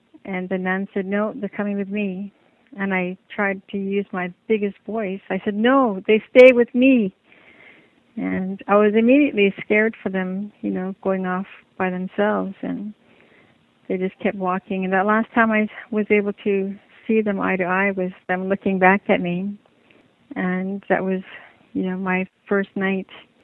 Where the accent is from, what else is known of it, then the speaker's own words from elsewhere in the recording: Valdez Island, British Columbia, Canada; born there; When I was born on Valdez Island, and we lived a very independent lifestyle